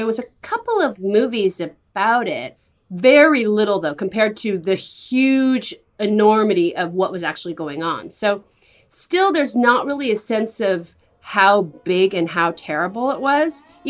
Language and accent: English; San Francisco, California, United States; Yeah, I grew up in San Francisco, and my parents owned a gay bookstore that they bought in 1977.